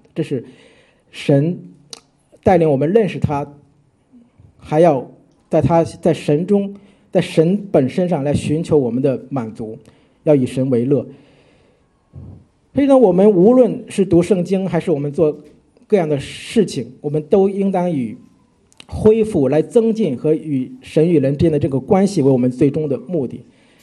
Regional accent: China; 其实我们中国人很多俗语其实有时候对我们的信仰造成很大的一种困扰

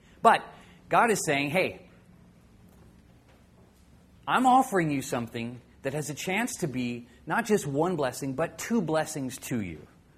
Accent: Texas, United States; Now, I grew up in Texas a little bit, and I think there's some of the Southern church thing still kind of left in me

